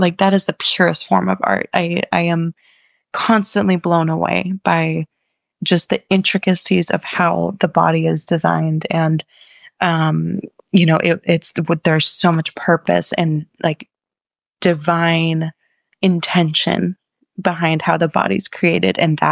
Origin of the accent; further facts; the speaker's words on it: Colorado, United States; And growing up in Colorado, like our backyard was the mountains.